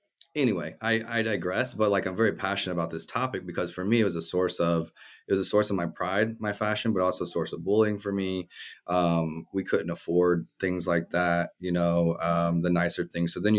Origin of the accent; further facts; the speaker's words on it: Midwest, United States; One, growing up in the Midwest, like the malls are shit.